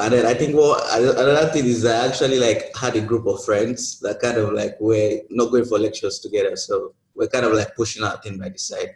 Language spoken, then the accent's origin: English; Ogun, Nigeria; Okay, so once again … I'm from Nigeria. I'm from Ogun State. That's the west side of Nigeria.